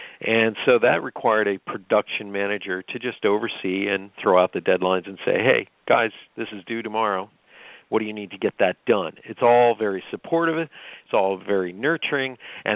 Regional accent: Lebanon, Pennsylvania, United States; I should know, my hometown of Lebanon, Pennsylvania, has been going through economic strife and changes since the 70s

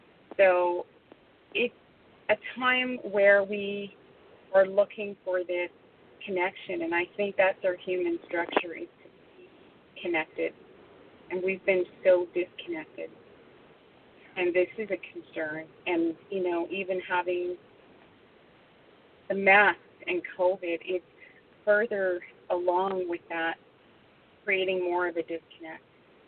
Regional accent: Canada; And as a Canadian, I watch a lot going on in the United States.

